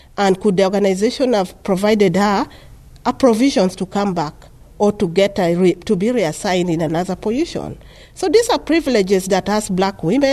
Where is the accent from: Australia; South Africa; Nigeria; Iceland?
South Africa; As a South African woman, you know, you struggle with a lot of things. Yes, you're coming from a highly patriarchal setting